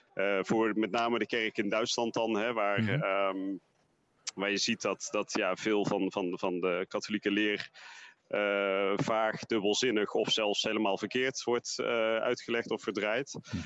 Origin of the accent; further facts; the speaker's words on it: Netherlands; zeker als wij als Nederlanders onze eigen achtergrond kennen